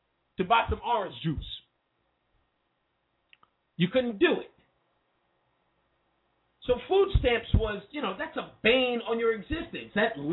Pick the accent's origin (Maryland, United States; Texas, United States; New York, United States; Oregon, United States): New York, United States; Queens; And all my life growing up in Hollis, Queens, my mother was on food stamps.